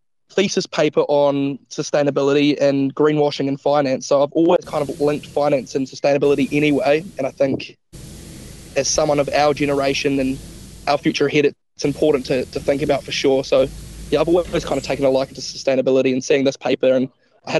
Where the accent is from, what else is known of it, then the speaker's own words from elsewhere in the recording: Tauranga, Bay of Plenty, New Zealand; So, I grew up in Tauranga, more specifically Mount Maunganui. So, I've lived there my whole life. So, it's a pretty special place in my heart. All my family's there, extended family, grandparents. So, you know, born and bred Tauranga.